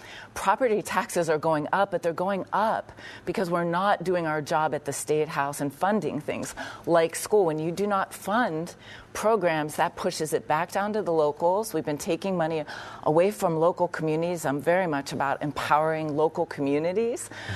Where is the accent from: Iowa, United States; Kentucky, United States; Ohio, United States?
Ohio, United States; Youngstown; I grew up in Youngstown, ended up in a tent in the middle of winter, a lot of abuse and neglect, moved 18 times before I was 12.